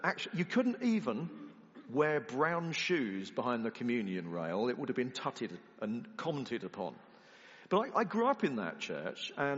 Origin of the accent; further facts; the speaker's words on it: South East England, United Kingdom; I grew up in the New Towns around London.